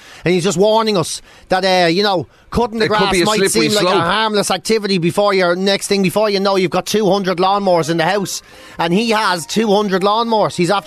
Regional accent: Dublin, Leinster, Ireland; Well, I grew up in Dublin.

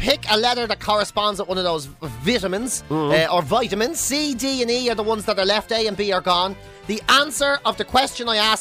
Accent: Cork, Munster, Ireland; born there; Well, I was born in Cork. People forget that, you know what I mean?

